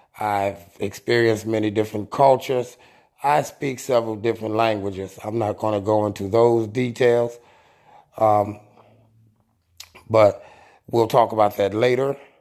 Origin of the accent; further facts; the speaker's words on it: Detroit, Michigan, United States; also born or lived in Mobile, Alabama; I grew up in Detroit, Michigan. We went there to school.